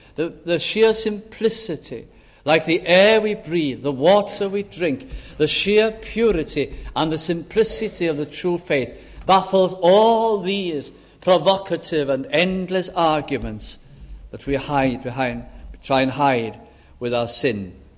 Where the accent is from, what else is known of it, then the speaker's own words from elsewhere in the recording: North West England, United Kingdom; Now, I was brought up in South Lancashire.